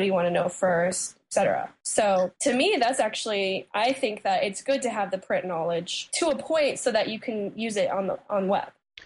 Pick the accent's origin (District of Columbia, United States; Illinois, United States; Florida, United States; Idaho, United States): Idaho, United States; moved away as an adult; now in New York City, United States; I'm from Idaho. I moved to New York City about 5 years ago